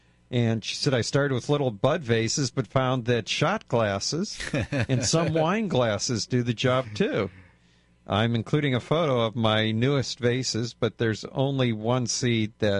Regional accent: Michigan, United States; I grew up in Michigan, which was hot and humid.

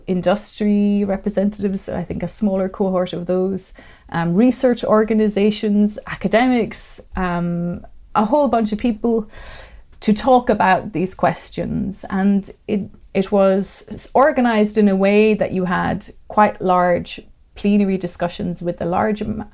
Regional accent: Ireland; I'm from Ireland

